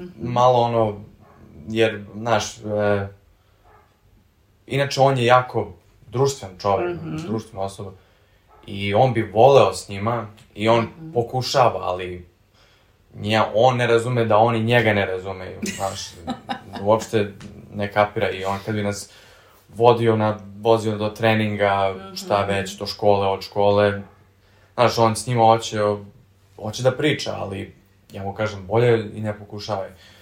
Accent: Serbia; now in United States; Da, ono. Interesantno je, tamo sam Srbin, ovde sam Amerikanac.

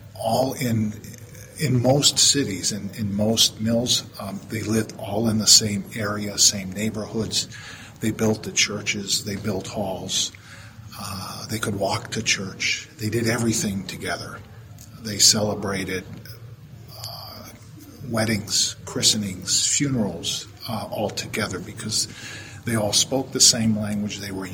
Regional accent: Chicago, Illinois, United States; born there; I'm 65 years old. I was born in Chicago here. I'm a second generation. My grandparents came from Leica area.

